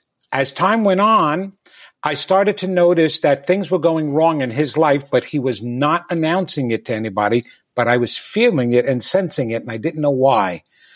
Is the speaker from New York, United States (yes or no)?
yes; Levittown, New York, United States; I grew up in Levittown, New York, and that was a small little suburban community.